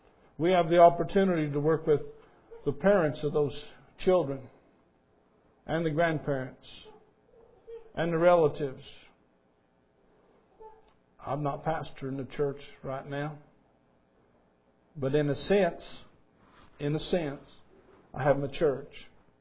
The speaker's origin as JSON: {"language": "English", "region": "Illinois", "country": "United States", "said": "I'm from Illinois, it's supper to me."}